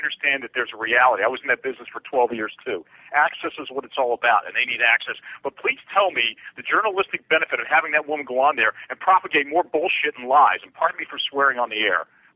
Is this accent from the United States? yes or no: yes; Baltimore, Maryland, United States; All right, I grew up in Baltimore. It's my hometown.